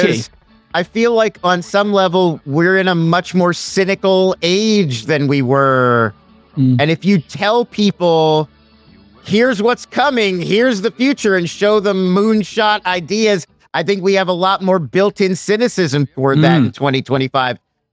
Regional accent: Los Angeles, California, United States; Like, I'm from Los Angeles, where … is also from.

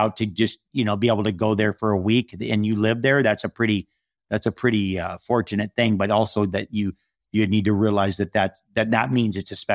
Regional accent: Hawaii, United States; I'm from Hawaii. And so we have a home there that we just finished during the pandemic.

